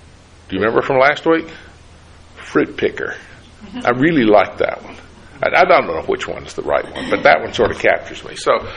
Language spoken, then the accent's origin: English; Jefferson City, Tennessee, United States; I grew up in Jefferson City, Tennessee, and there was in that town a little family, Miller by name.